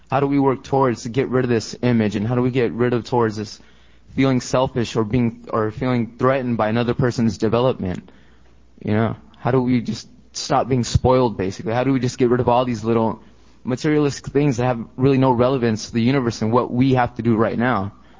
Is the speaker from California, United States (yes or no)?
yes; Los Angeles, California, United States; I'm from Los Angeles.